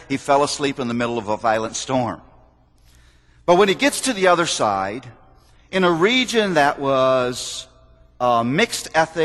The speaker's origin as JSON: {"language": "English", "town": "Toledo", "region": "Ohio", "country": "United States", "tie": "born or raised there", "said": "I was raised in Toledo, Ohio"}